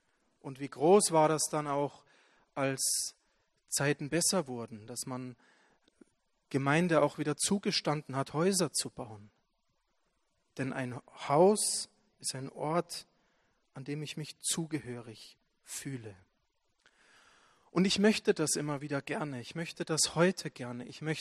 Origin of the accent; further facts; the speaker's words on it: Leipzig, Saxony, Germany; also born or lived in Bavaria; wenn ich jetzt sage, ich komme aus Bayern, dann verstehen die Leute nicht, dass ich 18 Jahre in Leipzig gelebt habe und eigentlich Sachse bin.